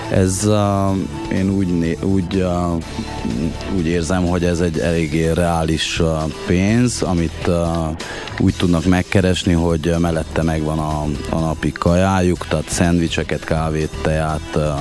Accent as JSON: {"language": "Hungarian", "region": "Székely Land", "country": "Romania", "said": "mivel hogy székelyek vagyunk, ezért eléggé megbízhatóak vagyunk"}